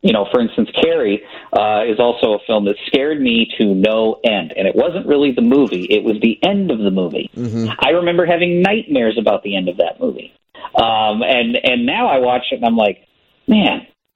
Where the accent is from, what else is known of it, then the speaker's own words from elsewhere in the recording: Peoria, Illinois, United States; I'm from Peoria, also the River City, but... get ready.